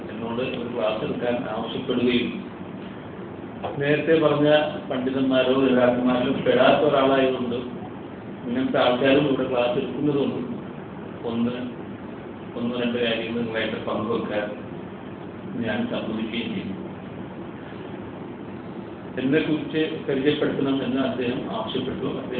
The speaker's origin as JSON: {"language": "Malayalam", "country": "Egypt", "tie": "born or raised there", "also_born_or_lived": "Aluva, India", "said": "നാട്ടിൽ ജനിച്ചെങ്കിലും വളർന്നത് ഈജിപ്തിലാണ്. Schooling full ഈജിപ്തിൽ ചെയ്യുകയും"}